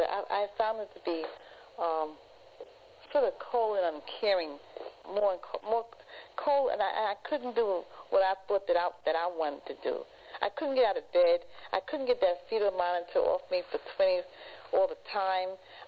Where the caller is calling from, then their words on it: New York, United States; We're calling from Harlem.